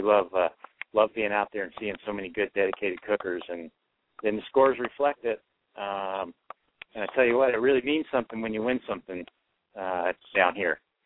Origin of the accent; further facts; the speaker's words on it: South Carolina, United States; I grew up in South Carolina, but we're Midwesterners for the last 25 years.